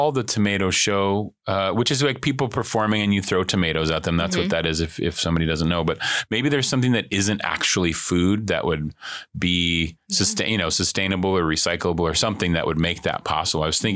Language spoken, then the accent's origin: English; Anchorage, Alaska, United States; I grew up in Anchorage and I know they have the Ren Fair every year